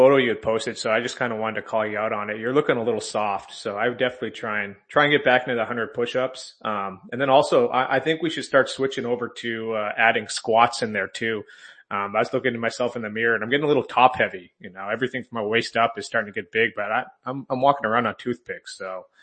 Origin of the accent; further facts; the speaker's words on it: Texas, United States; And because I'm from Texas, I'm going to go ahead and start with this one.